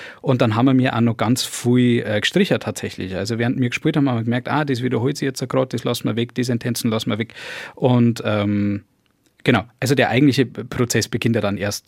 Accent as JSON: {"language": "German", "region": "Bavaria", "country": "Germany", "said": "ich wollte nicht als Bayer erkannt werden."}